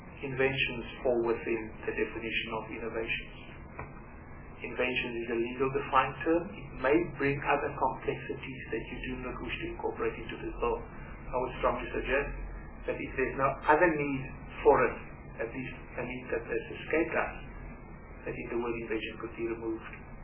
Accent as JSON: {"language": "English", "region": "Free State", "country": "South Africa", "first_language": "Afrikaans", "second_language": "English", "said": "I come from the Free State and I speak Afrikaans initially, at least."}